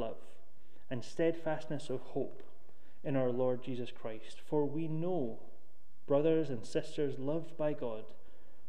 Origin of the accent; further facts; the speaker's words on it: Ayr, Scotland, United Kingdom; I grew up in Ayr, a seaside town, as you know, just up the coast, and though I grew up by the sea, I never really appreciated it as a young person, because it was normal.